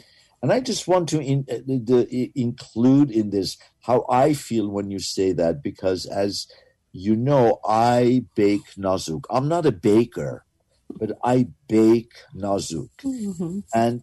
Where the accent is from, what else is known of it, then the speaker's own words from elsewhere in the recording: Iran; I'm an Armenian from Iran